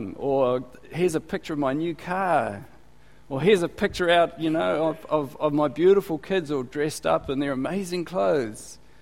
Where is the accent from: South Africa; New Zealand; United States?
New Zealand; Gisborne; I'm from Gisborne. You know, famous place, Gisborne.